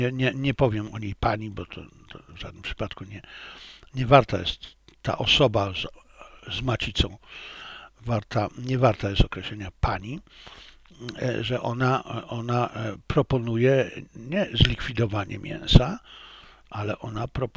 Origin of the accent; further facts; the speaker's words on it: China; Jak Państwo wiecie, ja jestem Chińczykiem i Polakiem, więc mnie interesuje Polska